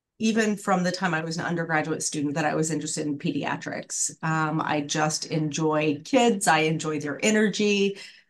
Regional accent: Southern United States, United States; which, as a Southerner, I did not expect to fall in love with this area

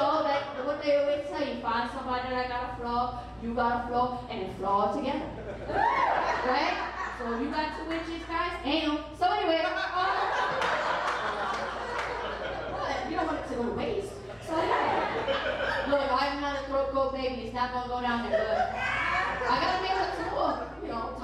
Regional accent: New York City, New York, United States; I'm from Brooklyn, New York. Thank you. I don't drive, son.

